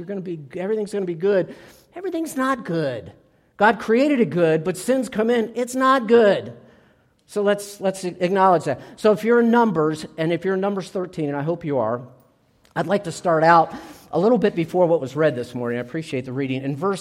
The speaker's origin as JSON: {"language": "English", "region": "East Coast", "country": "United States", "tie": "born or raised there", "said": "And I grew up on the East Coast and used to love going to the ocean"}